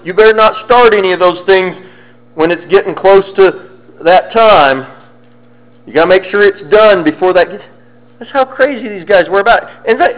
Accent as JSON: {"language": "English", "region": "Colorado", "country": "United States", "tie": "born or raised there", "said": "I grew up in Colorado, so we saw snow so much."}